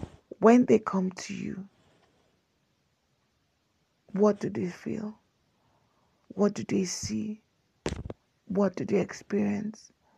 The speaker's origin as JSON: {"language": "English", "country": "Nigeria", "said": "but I am a Nigerian and I'm not fraudulent."}